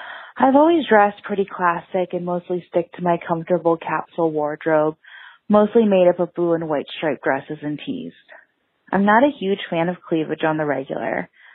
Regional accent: Seattle, Washington, United States; I'm 28. I'm from Seattle. I'm single.

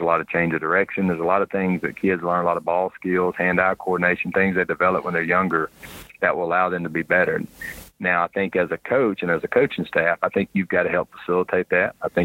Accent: Alabama, United States; I'm coming from Alabama. I could say easy cliche, could say like a Bear Bryant would probably be too easy

